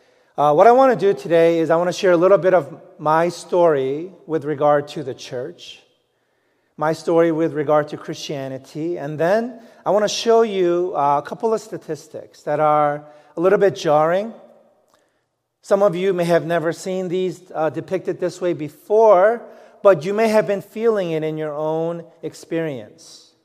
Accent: New York City, New York, United States; I grew up in New York City, so I wasn't used to seeing stars in the sky. The only bright thing were street lamps.

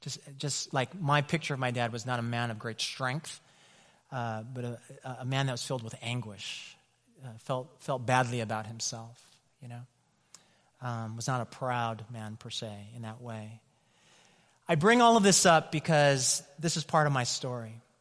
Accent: Oakland, California, United States; Maxwell Park is the district that the neighborhood that I grew up in East Oakland.

